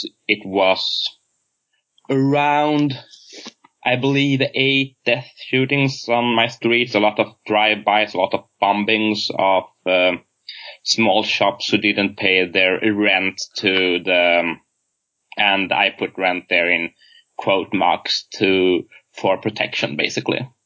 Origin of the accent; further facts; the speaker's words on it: Gothenburg, Västra Götaland, Sweden; moved away; Basically, I come from an immigrant background in Sweden, in one of the three major cities, and I grew up in Gothenburg, and had my formative years during the 90s